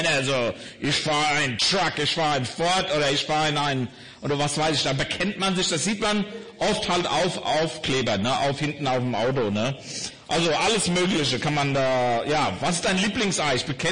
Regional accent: Germany; also born or lived in Memphis, United States; Ne, meine Mutter war Deutsche, aus Berlin eigentlich, und mein Vater ist aus Amerika. Ich bin in Deutschland aufgewachsen, aber Heimat für meine Vater ist Memphis, Tennessee. Dort bin ich auf die Uni gegangen, bin aber seit 20 Jahren wieder in Camden.

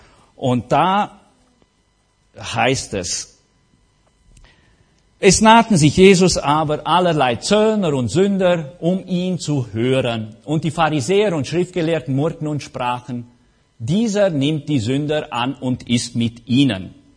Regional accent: Transylvania, Romania; ich komme aus Siebenbürgen

